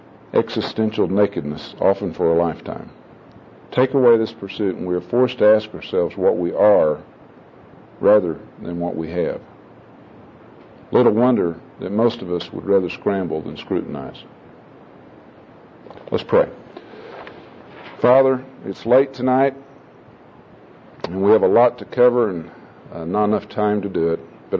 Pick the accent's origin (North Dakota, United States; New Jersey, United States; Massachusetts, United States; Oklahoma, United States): Oklahoma, United States; I'm from Oklahoma. We're broke in Oklahoma.